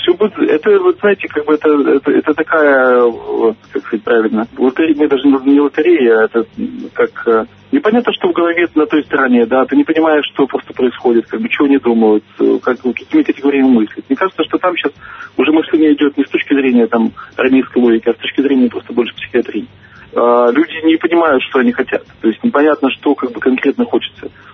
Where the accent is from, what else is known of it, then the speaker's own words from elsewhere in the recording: Saint Petersburg, Russia; А я сам из Петербурга, и, знаете, мой русский язык как бы немножко тоже отличается от местного русского языка.